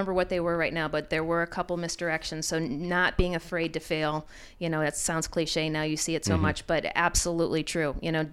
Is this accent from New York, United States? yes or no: yes; Rochester, New York, United States; I grew up with beer. I'm from Rochester, with Genesee being such a huge influence here.